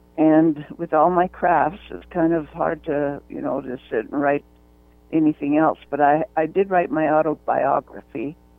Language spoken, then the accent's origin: English; Lethbridge, Alberta, Canada; I was born and raised in Lethbridge, Alberta, Canada. And my family was a very loving church-going family. There were 13 children, and I was right in the middle, the sixth girl after five